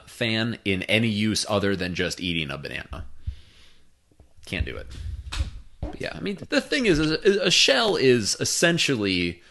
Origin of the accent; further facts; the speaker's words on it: Midwest, United States; I mean, I'm from the Midwest. Obviously, I fall into that.